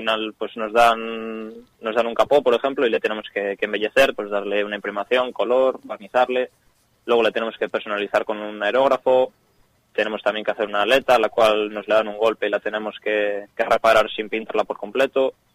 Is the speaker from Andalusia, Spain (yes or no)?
no; Cicero, Cantabria, Spain; No, yo soy de Cicero. Bueno, tengo descendencias de Ramales de esa zona, pero vivir y vivo en Cicero.